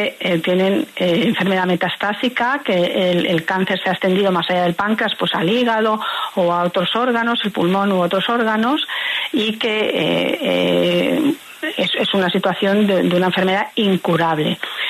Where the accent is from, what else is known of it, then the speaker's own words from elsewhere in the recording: Spain; now in Madrid, Spain; yo soy de España, vivo en Madrid